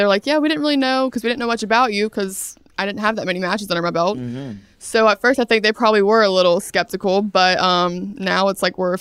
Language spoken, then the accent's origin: English; Brunswick, Georgia, United States; There were no schools around where I'm from. I'm from Brunswick, Georgia, South Georgia.